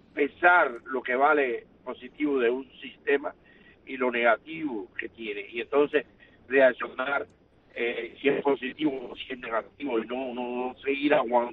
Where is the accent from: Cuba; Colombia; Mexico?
Cuba; muy preocupado por mi Cuba linda, por mi pueblo de Cuba.